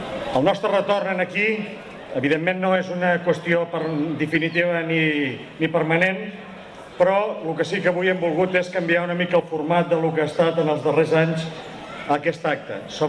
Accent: Sitges, Catalonia, Spain; I d'orgull també com a ciutadans, com a vilatans que som de Sitges.

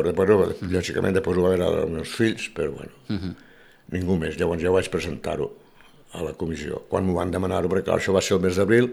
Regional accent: Barcelona, Catalonia, Spain; now in Sitges, Spain; Som barceloní, però tinc un 80% de la meva vida vivint a Sitges.

